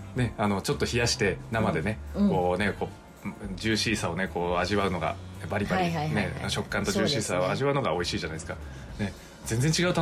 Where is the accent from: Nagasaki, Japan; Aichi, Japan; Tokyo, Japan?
Nagasaki, Japan; まあ、私長崎出身ですけど、長崎以外の、ね、長崎になかったものとか食べて